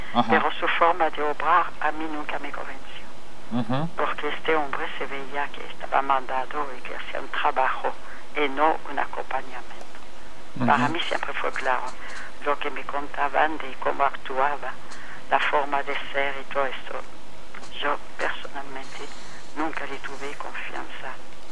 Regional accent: Argentina; Yo soy argentina, el corazón es argentino también.

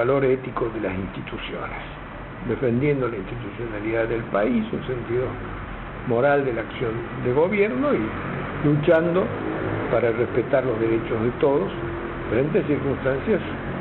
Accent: Córdoba, Argentina; Me acuerdo porque por ahí las crisis sociales, cuando era niño en Córdoba, eran por el precio del transporte.

